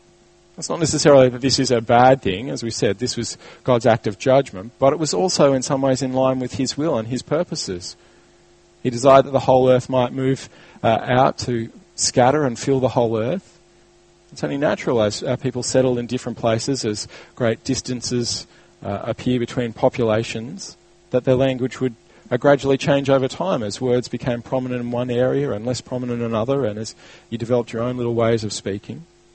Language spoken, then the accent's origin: English; Queensland, Australia; moved away; I grew up not only in Queensland, but in the country where g'day is kind of are so common you wouldn't believe it, and where people don't finish words and things like that in the rush to get their sentences out. When I came down to Victoria